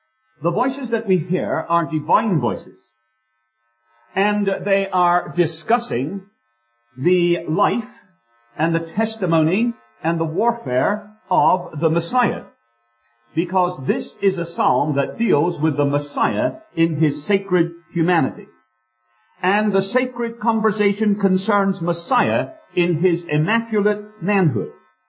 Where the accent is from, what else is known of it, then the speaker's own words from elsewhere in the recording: Plymouth, South West England, United Kingdom; now in Bath, United Kingdom; That means that I'm living in Bath now, but I'm not really a Bathonian. I think that's what they're called. I'm really a Plymouthian. I was born and brought up in Plymouth.